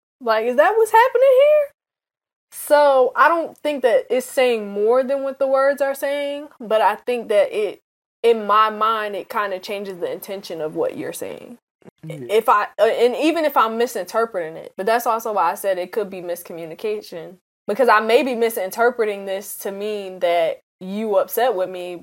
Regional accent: New Jersey, United States; And, I mean, we're originally from Jersey, so, like...

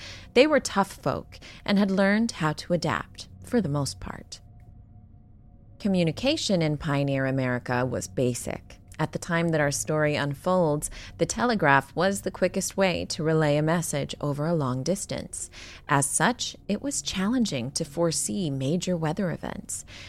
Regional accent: Canada; being Canadian, I just cannot imagine a Christmas without snow. It hasn't snowed here yet on the West Coast, at least where I am.

